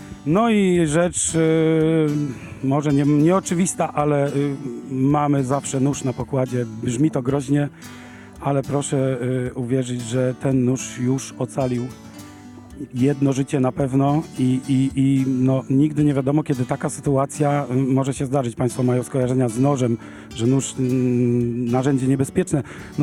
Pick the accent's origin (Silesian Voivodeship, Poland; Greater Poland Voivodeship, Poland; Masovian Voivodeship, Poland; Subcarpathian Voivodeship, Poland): Subcarpathian Voivodeship, Poland; Tarnobrzeg; my jesteśmy stąd, my jesteśmy Tarnobrzeżanami, my jesteśmy z Tarnobrzeżanami z krwi i kości, tutaj się wychowywaliśmy